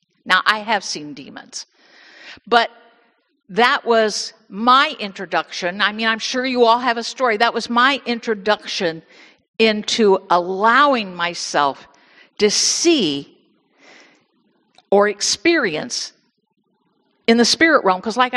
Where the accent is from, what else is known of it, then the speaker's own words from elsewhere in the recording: Bible Belt, United States; You know, I grew up not in Michigan. I grew up in the Bible Belt.